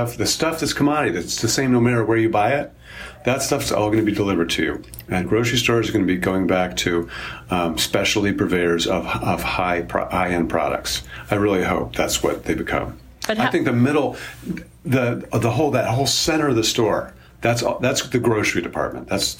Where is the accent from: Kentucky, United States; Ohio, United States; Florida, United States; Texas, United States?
Ohio, United States; Cleveland; Heinen's grocery store, which I wrote about in my hometown of Cleveland